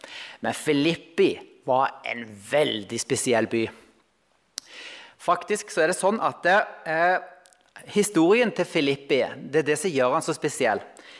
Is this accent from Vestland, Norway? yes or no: yes; Horneland, Vestland, Norway; Dere hører jo hvor jeg kommer fra, gjør dere ikke det? Ja, jeg kommer fra Horneland, Bedehus. Jeg hører dere vel på dialekten, nei da. Så vi har flyttet til Stord